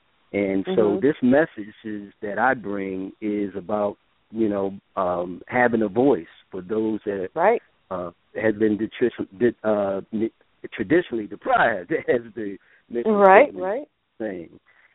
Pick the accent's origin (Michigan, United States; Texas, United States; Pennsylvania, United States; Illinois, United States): Pennsylvania, United States; Philadelphia; I did radio before in Philadelphia, and that's where I started out in my hometown doing radio there.